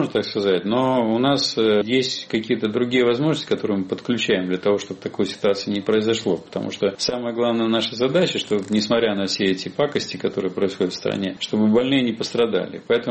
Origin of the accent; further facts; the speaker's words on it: Russia; я гражданин, россиянин, я патриот